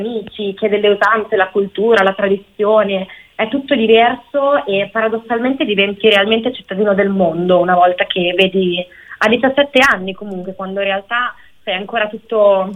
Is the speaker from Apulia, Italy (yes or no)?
no; Forlì, Emilia-Romagna, Italy; Non mi accontentavo della mia città, io sono di Forlì